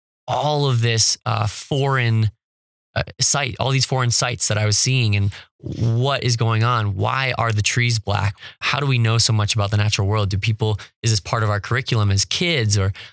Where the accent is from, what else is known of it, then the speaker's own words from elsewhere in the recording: California, United States; cause I'm coming from California where my neighborhood has a carbon watch council.